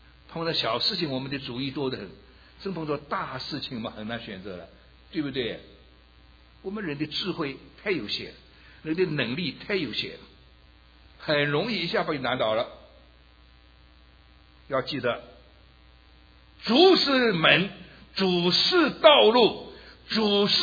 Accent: South China, China; now in United States; 看起来北方人比我们南方人强壮一点，是不是啊？那强壮一点。好了，到了美国来，我们中国人吃米

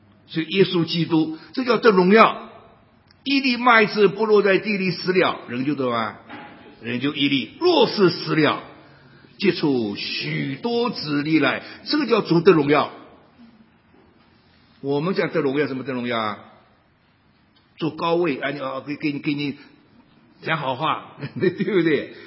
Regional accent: Shanghai, China; 我自己生在上海，长在上海，我不喜欢上海人

